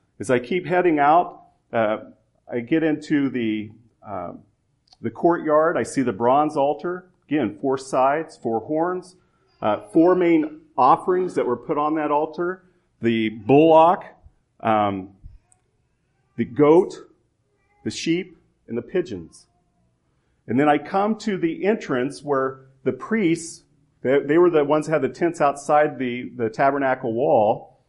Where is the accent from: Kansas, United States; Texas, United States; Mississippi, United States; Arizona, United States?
Kansas, United States; And by the way, up in the north, I grew up in Kansas.